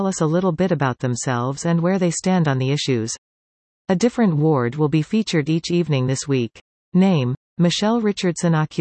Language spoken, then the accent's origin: English; Guelph, Ontario, Canada; I was raised in Guelph and have raised my own family here as well.